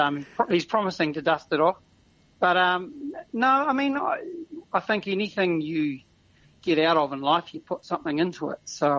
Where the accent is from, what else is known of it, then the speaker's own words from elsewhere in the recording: Tauranga, Bay of Plenty, New Zealand; I grew up in Tauranga, and my parents … they gave me piano lessons